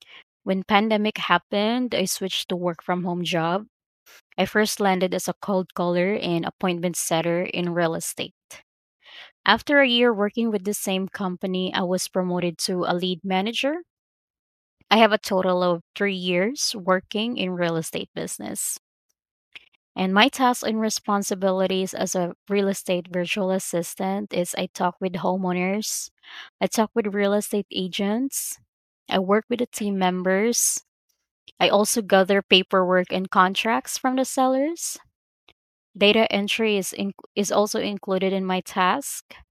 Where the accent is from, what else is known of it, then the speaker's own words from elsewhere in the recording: Cebu, Central Visayas, Philippines; I'm from Cebu, Philippines.